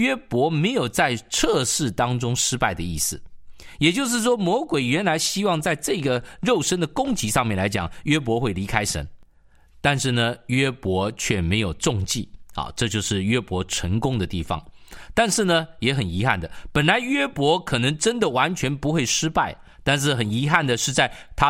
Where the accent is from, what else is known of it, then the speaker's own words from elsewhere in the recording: China; 特别对我们中国人来讲，